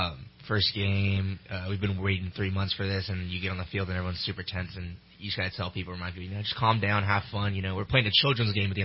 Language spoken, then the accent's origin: English; California, United States; I'm from Central Valley.